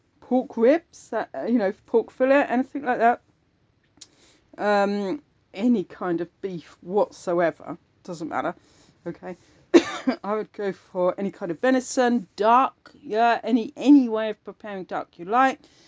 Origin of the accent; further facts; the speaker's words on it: United Kingdom; I'm not racist. I'm placist. I'm British. I'm in Britain.